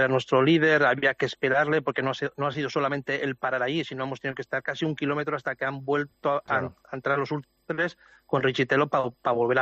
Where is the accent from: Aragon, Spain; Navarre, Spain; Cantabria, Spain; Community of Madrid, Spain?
Navarre, Spain; yo soy navarro